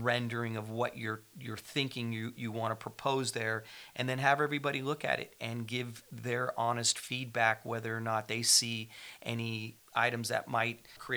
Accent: California, United States; As you get, you know, closer to a major metro, where we grew up in the San Francisco Peninsula, now we're starting to see like 2 and 3 story self-storage facilities starting to emerge.

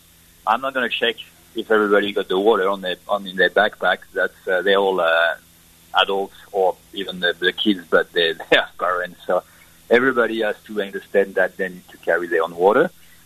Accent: Basque Country, Spain; English is a second language; now in Raglan, New Zealand; I'm from Basque Country and just facing the Pyrenees. And so, since I'm a kid, I've been climbing all the mountain over there.

